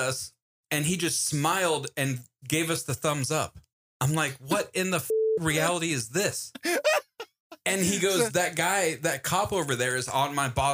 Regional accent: United States; I'm from America.

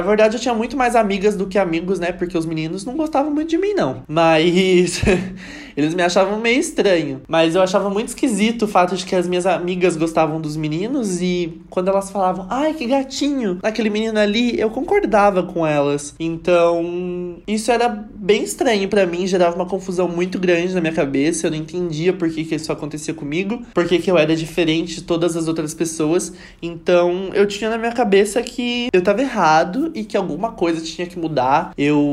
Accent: Lorena, São Paulo, Brazil; also born or lived in Guaratinguetá; Eu nasci em Guaratinguetá, que é uma cidadezinha do interior de São Paulo, a umas 2 horas, 2, 3 horas aqui da capital. Porém, eu fui criado em Lorena, que é uma cidade vizinha de Guaratinguetá. Então, eu vivi a minha vida inteira em Lorena.

